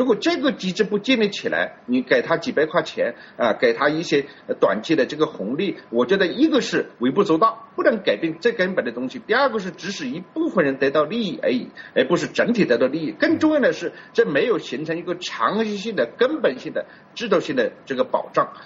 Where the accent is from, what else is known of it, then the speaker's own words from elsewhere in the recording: China; 只是我们作为一个中国人啊，这个或者是关心我们中国的这个变化的海外华人